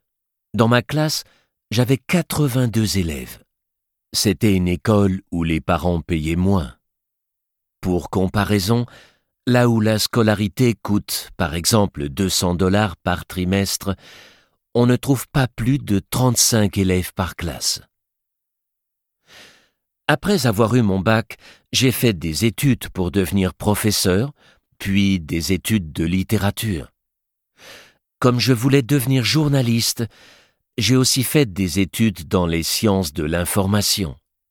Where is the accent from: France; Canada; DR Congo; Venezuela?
DR Congo; Kinshasa; Je suis né et j'ai grandi à Kinshasa, au Congo. C'est une très grande ville.